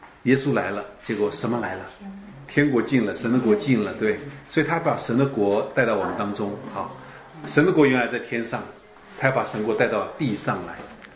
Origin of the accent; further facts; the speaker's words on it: China; 我们中国人人多不多？土地大不大？